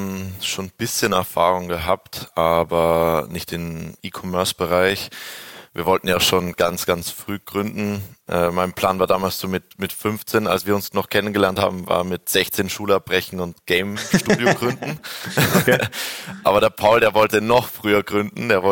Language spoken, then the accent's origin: German; Upper Austria, Austria; now in Graz, Austria; Aber nicht gebürtige Grazer, das muss man schon sagen, sondern stolze Oberösterreicher aus dem Mühlviertel.